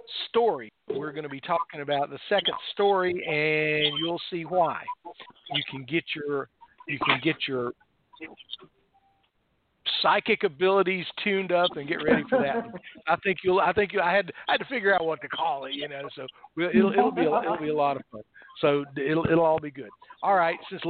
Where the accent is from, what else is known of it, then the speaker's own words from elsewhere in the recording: Danville, Virginia, United States; I grew up in Danville, Virginia.